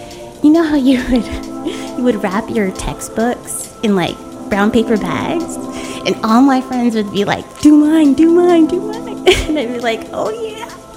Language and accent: English; San Francisco, California, United States; I grew up in San Francisco, pre-tech San Francisco.